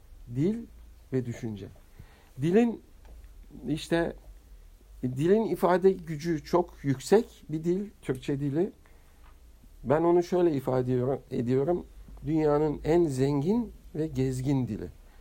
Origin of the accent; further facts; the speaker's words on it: Istanbul, Turkey; born there; Fatih doğumlu bir insan. İstanbul Fatih'inde 1958 yılında doğmuşum. Babam Filebe'den 1940'larda Türkiye'ye gelmiş. Yörük. Annem de Üsküp'ten, Makedonya'dan, oranın Türklerinden buraya gelmiş.